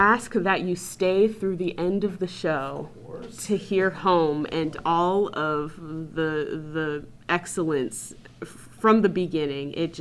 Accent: Arlington, Washington, United States; Yeah, I was born and raised in Arlington, Washington, so this is home for me. But yeah, I've been working in Seattle through the years, so this is like home to me as well, even though I was, you know, brought up further north.

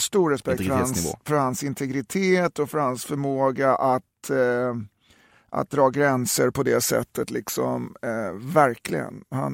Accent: Uppsala, Uppsala County, Sweden; Trots att jag är från Uppsala.

